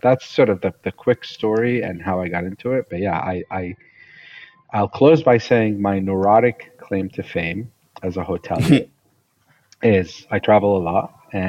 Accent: Syria; moved away as an adult; now in United States; I grew up in the Middle East in Syria, and my dad had been to the US and had always dreamt of the American dream.

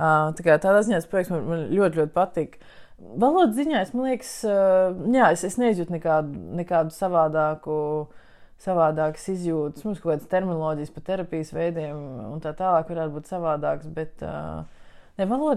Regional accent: Jūrmala, Latvia; Vienmēr, esmu pat no Jūrmalas, un man vienmēr patīk būt pie

